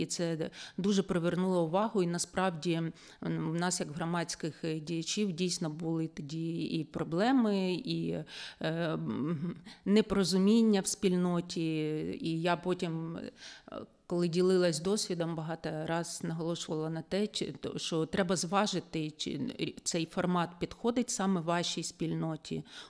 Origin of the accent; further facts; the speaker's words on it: Kharkiv Oblast, Ukraine; а я сама родом з Харківської області